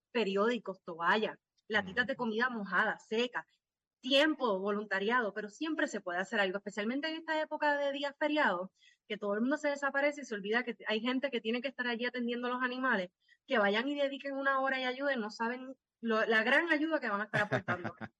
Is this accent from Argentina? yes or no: no; Puerto Rico; Nosotros somos sato. Nosotros somos la combinación de tres razas. O sea que orgullosamente soy una sata puertorriqueña.